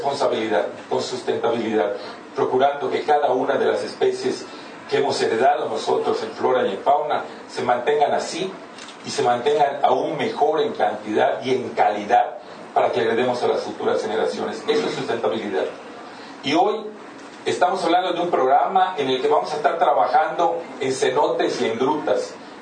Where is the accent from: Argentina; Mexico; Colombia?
Mexico; Yucatán; Entonces entendí como funcionario federal y como yucateco comprometido lo que tenemos que estar haciendo todos y cada uno de los días.